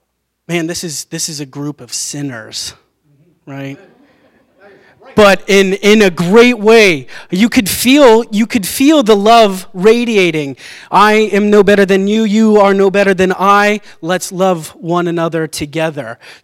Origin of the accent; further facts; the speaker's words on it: California, United States; moved away as an adult; I come from California. That was where I was born and raised. I was in a lovely church out there for 18 years of my life.